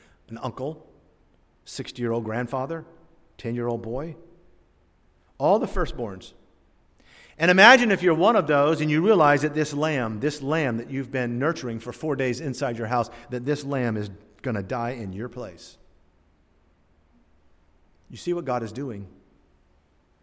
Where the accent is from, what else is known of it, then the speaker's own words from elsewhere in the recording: Turkey; I remember as a boy growing up in Turkey